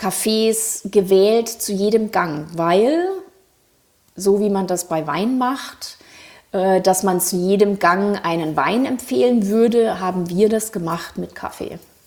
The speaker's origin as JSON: {"language": "German", "region": "Thuringia", "country": "Germany", "also_born_or_lived": "Frankfurt am Main", "lives_now": "Berlin, Germany", "said": "ich bin ursprünglich aus Thüringen, habe aber sehr, sehr lange in Frankfurt am Main gelebt und habe dort dann alle Zelte abgebrochen, Anfang 2017 bin nach Berlin gekommen"}